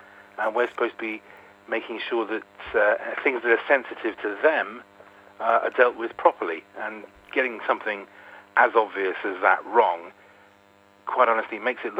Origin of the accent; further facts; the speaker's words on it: Wales, United Kingdom; I'm Welsh